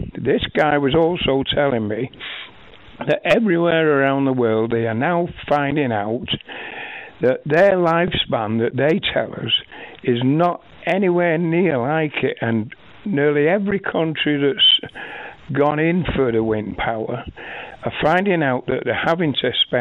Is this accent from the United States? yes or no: no; Isle of Man; And he said, once he found out I was from the Isle of Man, excuse me, He was saying, oh, what a beautiful place he's visited a few times.